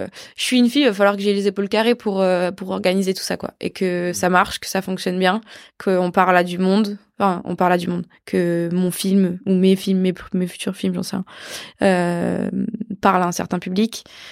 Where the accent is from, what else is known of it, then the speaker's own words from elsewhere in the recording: France; je suis européenne, enfin, je suis française